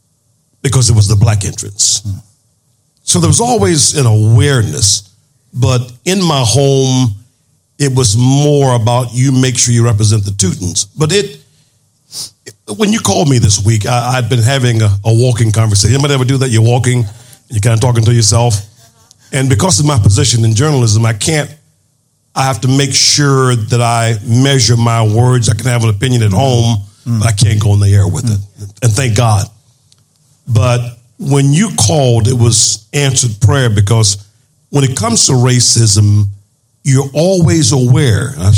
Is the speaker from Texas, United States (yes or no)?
no; Florida, United States; Well, growing up in Florida, and I say Florida because it's a huge state, but in North Florida, growing up in a community that was segregated